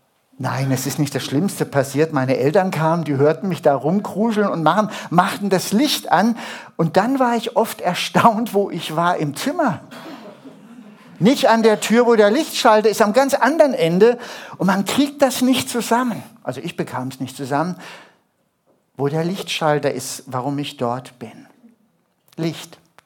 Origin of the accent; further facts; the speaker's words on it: Stuttgart, Baden-Württemberg, Germany; ich bin in Stuttgart aufgewachsen. Wir wohnten im Parterre, Erdgeschoss.